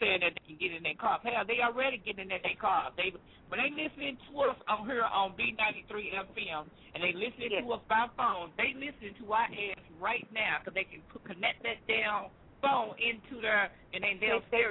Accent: Texas, United States; Hey, I'm from Texas, man.

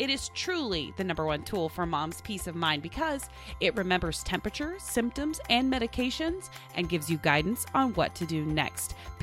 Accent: Oklahoma, United States; and I'm from Oklahoma, born

